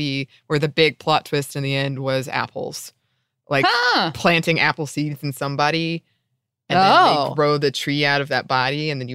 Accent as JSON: {"language": "English", "town": "Ellijay", "region": "Georgia", "country": "United States", "tie": "born or raised there", "said": "I grew up near Ellijay, Georgia, which is like the apple center of Georgia."}